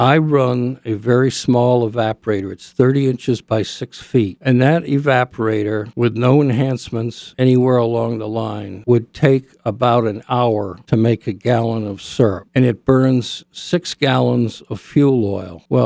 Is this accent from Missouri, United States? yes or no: no; Redding, Connecticut, United States; I grew up in Reading, Connecticut.